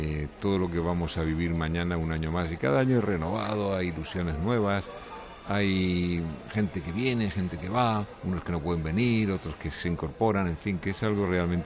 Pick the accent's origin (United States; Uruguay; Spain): Spain; Region of Murcia; Pues como somos los murcianos, ¿no? Gente informal.